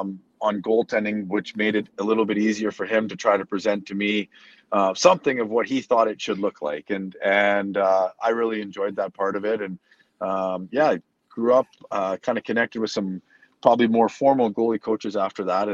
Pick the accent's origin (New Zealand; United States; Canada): Canada; hockey was something we grew up doing in Canada